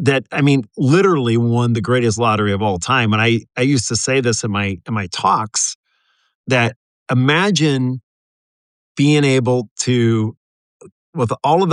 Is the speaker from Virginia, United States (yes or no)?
no; Omaha, Nebraska, United States; I'm from Omaha, Nebraska.